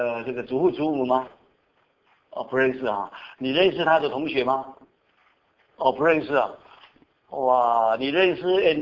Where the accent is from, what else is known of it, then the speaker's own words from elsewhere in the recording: Tainan, Taiwan; 因为以前在台湾都是像我结婚哈，我都没有操心，你知道我结婚的前一天才回去台南我的老家